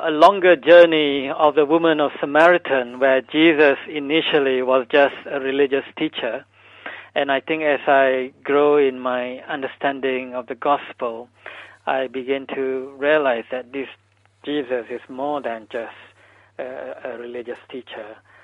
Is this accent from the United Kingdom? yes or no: no; Malaysia; growing up in Malaysia, I think the other influence, maybe not discussed in this program, is that we have a strong Muslim influence as well.